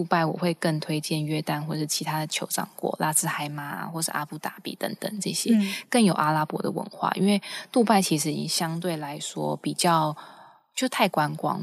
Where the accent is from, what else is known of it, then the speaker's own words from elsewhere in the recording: Taiwan; 我不知道是不是因为口气是我们台湾人讲的太温柔还是怎么样